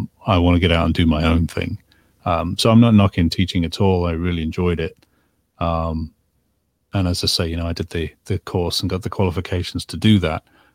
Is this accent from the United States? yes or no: no; England, United Kingdom; When I grew up in England, I would frequent the museums there